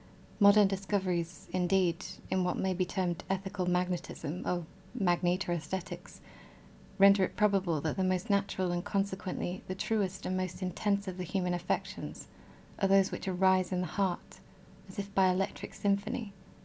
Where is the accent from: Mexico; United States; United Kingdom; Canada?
United Kingdom; England; I'm from England. I'm from the north. I'm not saying any more than that.